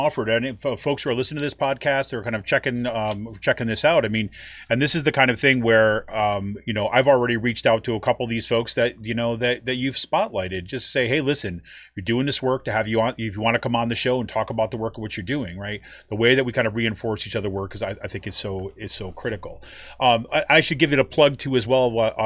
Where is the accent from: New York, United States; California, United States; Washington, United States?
New York, United States; Utica; now in Pennsylvania, United States; I'm not from Pennsylvania, right? I'm from kind of central New York. I'm from Utica, New York.